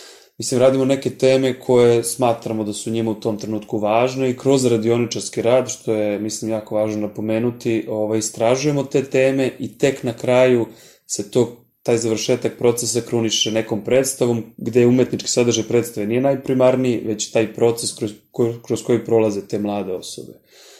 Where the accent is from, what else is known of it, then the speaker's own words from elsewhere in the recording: Paraćin, Šumadija and Western Serbia, Serbia; i ja sam iz Paraćina, i ja sam nekako pred kraj akademije imao potrebu da uradim nešto u svom rodnom gradu